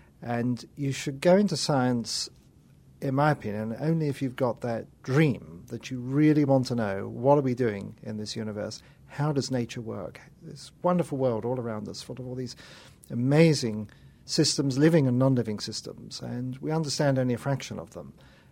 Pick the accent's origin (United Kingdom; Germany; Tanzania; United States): United Kingdom; England; I grew up in England